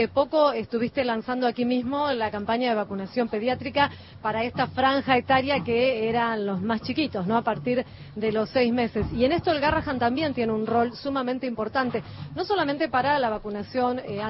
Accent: Argentina

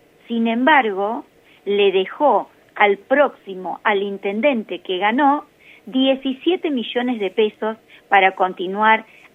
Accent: General Pico, La Pampa, Argentina; Nosotros acá, soy de General Pico y tenemos Villa Mirasol a unos 30 kilómetros de acá.

